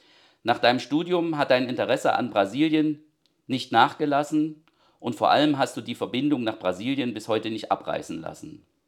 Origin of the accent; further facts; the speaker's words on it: Thuringia, Germany; also ich als Thüringer habe Schwierigkeiten, das R zu rollen